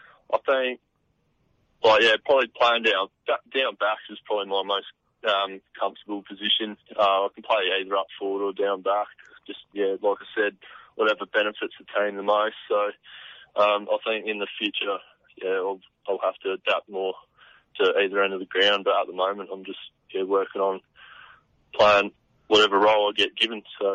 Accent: Hallerton, South Australia, Australia; now in Adelaide, Australia; because we come from Hallerton where there's not much people around, we went up to Adelaide where there's just people everywhere

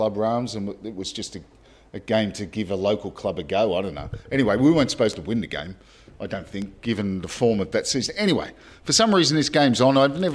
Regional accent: Australia; I'm Australian with red hair.

